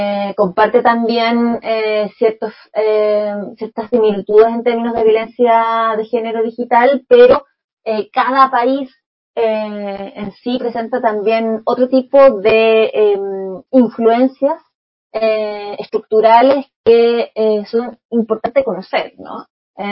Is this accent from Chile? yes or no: yes; Chile; yo soy de Chile